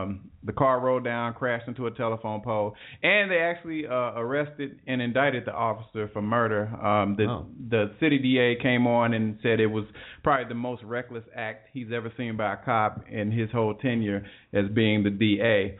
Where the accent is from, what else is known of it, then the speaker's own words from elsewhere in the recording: Cincinnati, Ohio, United States; I want to go back to my hometown, man. There was an unfortunate incident that happened a few weeks ago where a University of Cincinnati cop killed an unarmed gentleman